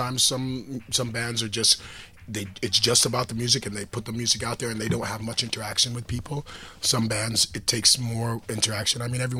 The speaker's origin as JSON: {"language": "English", "region": "New York", "country": "United States", "tie": "born or raised there", "said": "like when I grew up in New York, I mean, I was around a lot of people."}